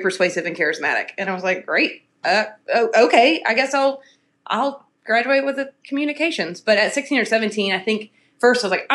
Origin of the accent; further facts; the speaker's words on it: Dothan, Alabama, United States; I was raised in Dothan, Alabama, which is the peanut capital of the world.